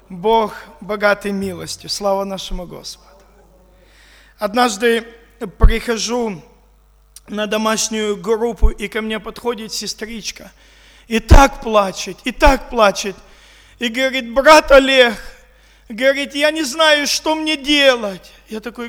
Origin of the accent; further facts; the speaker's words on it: Crimea, Ukraine; я из Крыма.